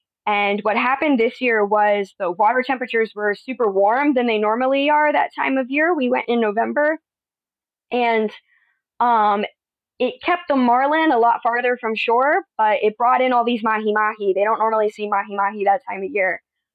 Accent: Fort Lauderdale, Florida, United States; I am from Fort Lauderdale, Florida. I have been there my whole life. I'm from there.

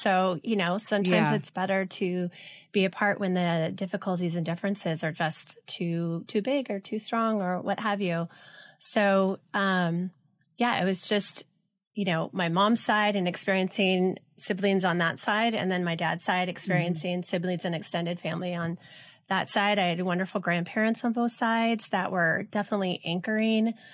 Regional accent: Los Alamitos, California, United States; I grew up in Los Alamitos. I grew up born in L.A., okay, so but grew up in right on the border of Orange County.

